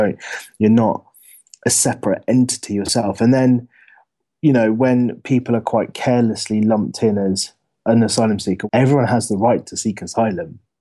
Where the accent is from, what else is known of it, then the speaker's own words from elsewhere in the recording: London, United Kingdom; I always just tell them I'm from London, because the truth is much more complex than they would be able to understand.